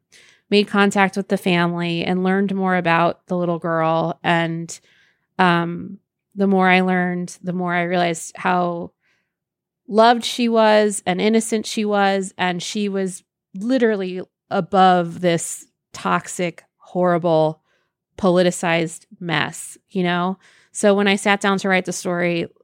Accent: Elkhart, Indiana, United States; Elkhart, Indiana. I'm actually here right now. I'm home for the day to talk at a college.

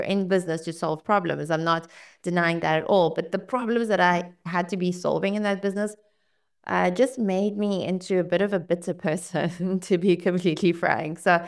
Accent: South Africa; also born or lived in Ukraine; I grew up in an immigrant family. So we immigrated from Ukraine to South Africa. I was just 6 years old.

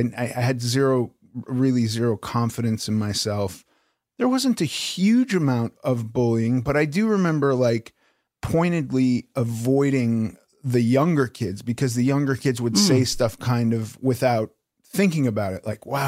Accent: Los Angeles, California, United States; I grew up in Los Angeles

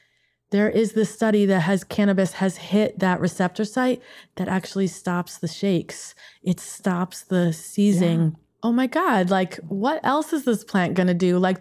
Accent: Queens, New York, United States; Is we had a phone number growing up in Whitestone, Queens, and you would go to the corner and get on a payphone, call this number.

